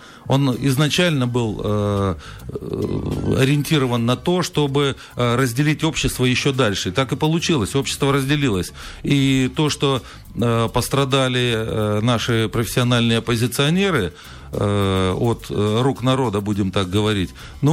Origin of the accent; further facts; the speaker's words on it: Kaliningrad, Kaliningrad Oblast, Russia; born there; я представляю себя как гражданина, как уроженца города Калининграда